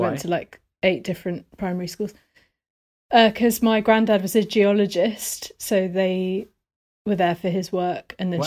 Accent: London, United Kingdom; born there; London. Oh, well, I was born in London, but I'm 5/8 Irish.

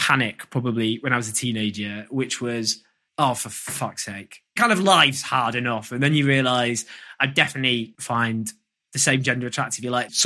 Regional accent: Stockport, North West England, United Kingdom; so I grew up in Stockport

